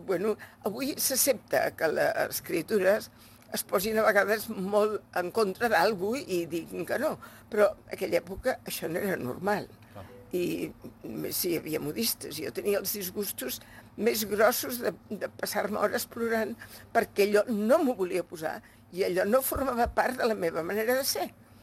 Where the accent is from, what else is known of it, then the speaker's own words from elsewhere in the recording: Sant Pere Molanta, Catalonia, Spain; Jo soc de Sant Pere Molanta totalment